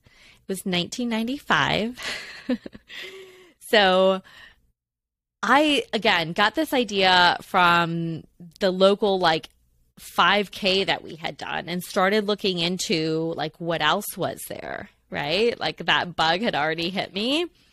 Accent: Wisconsin, United States; That was our department store in our rinky dink little town where I grew up in Wisconsin, and like Kmart basically

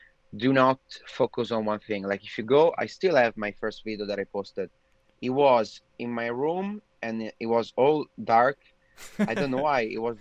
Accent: Trento, Trentino-Alto Adige, Italy; also born or lived in Milan; I grew up in a little town in Italy, like in the Alps. Like I was born in Milan, but then I moved to Trento.

